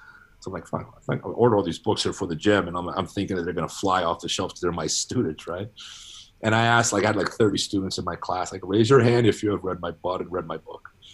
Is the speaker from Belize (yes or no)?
no; Brazil; English is a second language; moved away as an adult; Well, I'm half Brazilian. My mom's Brazilian. I was raised in Brazil. I went to school there, elementary, high school, and college, all in Brazil. I was never educated in English language. I learned how to read and write when I moved here as an adult.